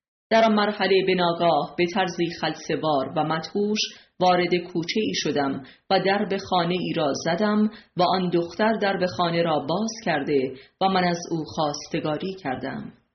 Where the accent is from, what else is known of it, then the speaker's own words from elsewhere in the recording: Iran; now in United States; در فرودگاه نیویورک، در حالی که میبایستی به عنوان یک ایرانی تروریست و بدون ویزا دستگیر میشدم